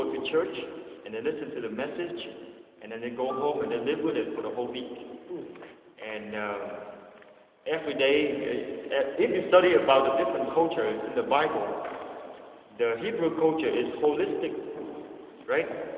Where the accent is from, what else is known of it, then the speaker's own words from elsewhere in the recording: Vietnam; Because I grew up in Vietnam, right? So back in Vietnam